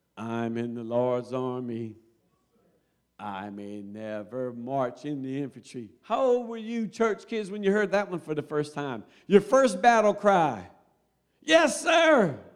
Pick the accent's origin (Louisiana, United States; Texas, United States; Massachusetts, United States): Louisiana, United States; I'm from Louisiana, and I got the Holy Ghost in Georgia.